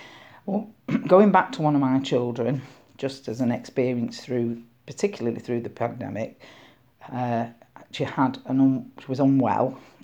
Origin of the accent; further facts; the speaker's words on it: Wythenshawe, North West England, United Kingdom; I am born and bred in Withenshaw, still live in Withenshaw, most of my family live in Withenshaw and I'm very proud to be from Withenshaw.